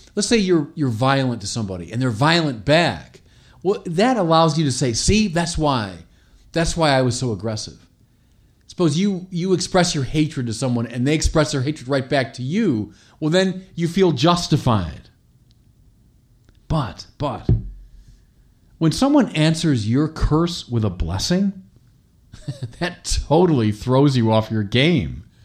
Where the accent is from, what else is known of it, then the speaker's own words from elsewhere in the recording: Chicago, Illinois, United States; the greatest racism he faced anywhere in the country was right in my hometown of Chicago.